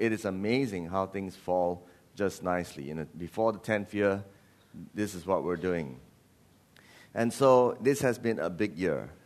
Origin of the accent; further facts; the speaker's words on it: Malacca, Malaysia; English is a second language; Malacca, you know Malacca? I come from Malacca.